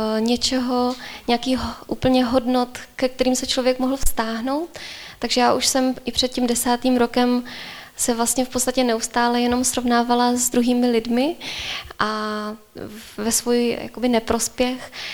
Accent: Františkovy Lázně, Karlovy Vary Region, Czechia; Před vlastně více než 30 lety jsem vyrůstala v poblíž Chebu ve Františkových Lázních.

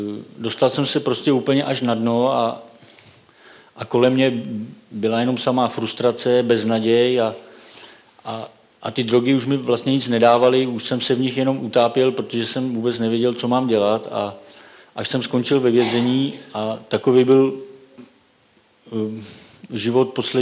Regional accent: Most, Ústí nad Labem Region, Czechia; Původně pocházím z Mostu.

